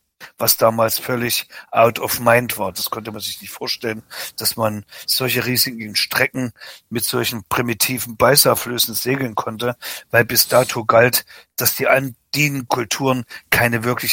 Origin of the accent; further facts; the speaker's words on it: East Germany, Germany; ich bin ja in der DDR groß geworden.